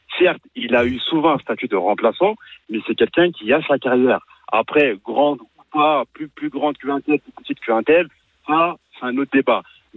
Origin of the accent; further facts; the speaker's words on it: Paris, Île-de-France, France; Je suis parisien